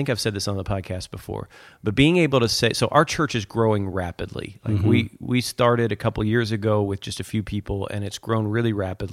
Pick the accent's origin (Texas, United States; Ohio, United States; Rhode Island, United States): Ohio, United States; Cincinnati; now in Atlanta, United States; So I'm from Cincinnati and I moved to Atlanta.